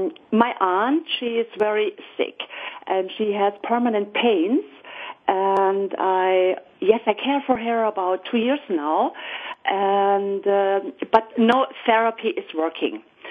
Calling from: Munich, Bavaria, Germany; Yes, I'm calling from Munich.

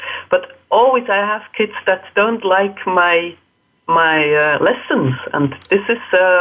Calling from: Basel, Basel-Stadt, Switzerland; Hello, I'm calling in from Basel, Switzerland.

